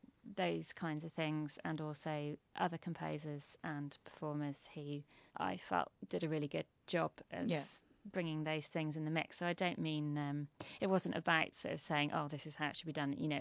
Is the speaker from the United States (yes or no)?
no; West Midlands, United Kingdom; now in London, United Kingdom; Because I grew up in Shropshire, there wasn't really much of anything going on compared to what it's like in London.